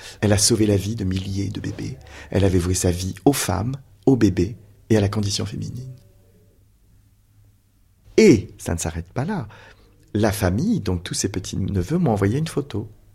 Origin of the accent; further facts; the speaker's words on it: Brest, Brittany, France; born there; l'hôpital Morvan où je suis né à Brest.